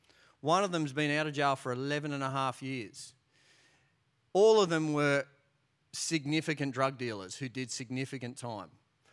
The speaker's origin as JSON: {"language": "English", "country": "Australia", "said": "I'm an Aussie."}